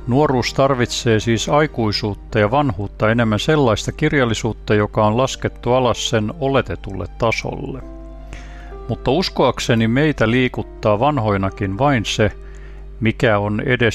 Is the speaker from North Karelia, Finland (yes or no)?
no; Ulvila, Satakunta, Finland; Olen Ulvilasta opettaja. Tietokirjailija.